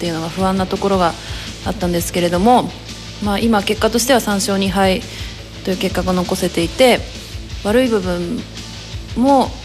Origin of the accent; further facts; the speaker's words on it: Tokyo, Japan; 年齢は25歳、東京都出身です。